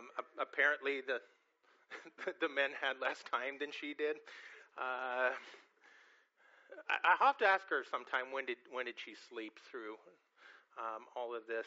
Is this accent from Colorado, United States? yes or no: no; California, United States; My grandmother was concerned with these two boys growing up in California, and she prayed that they would come to know the Lord.